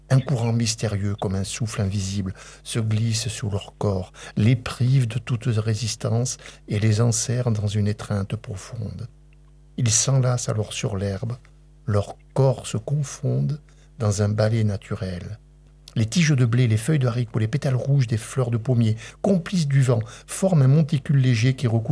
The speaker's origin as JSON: {"language": "French", "country": "Iran", "tie": "born or raised there", "moved": "yes", "said": "C'est toujours quelque chose qui m'a surpris quand j'étais gamin en Iran."}